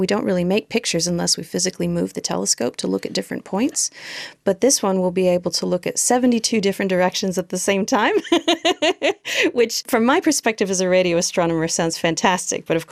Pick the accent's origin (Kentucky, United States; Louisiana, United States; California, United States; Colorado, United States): California, United States; San Diego; moved away as an adult; now in Australia; I'm originally from San Diego in Southern California, but I moved out to Australia to do my undergraduate degree in the early 2000s.